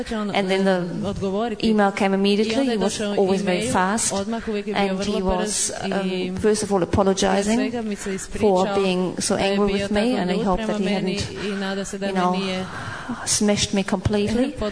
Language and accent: English; New Zealand; I'm from New Zealand, so that was a big trip for me, going all the way over to Cambridge.